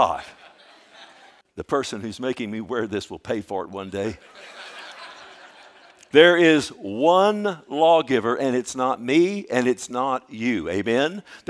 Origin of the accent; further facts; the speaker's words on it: Texas, United States; I'm a Texan, and by golly, and this is America, I have freedom of speech.